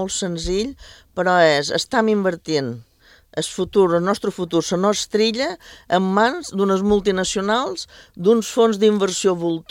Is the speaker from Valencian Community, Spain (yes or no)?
no; Sant Jordi de Formentera, Balearic Islands, Spain; jo venc de Sant Jordi de Formentera i que, per tant, m'ha quedat una mica lluny